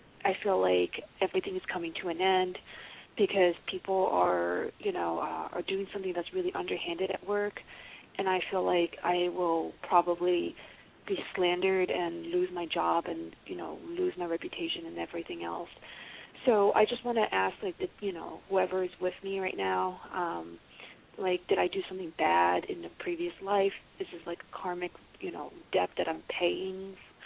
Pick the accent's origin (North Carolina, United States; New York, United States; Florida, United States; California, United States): California, United States; I'm from California.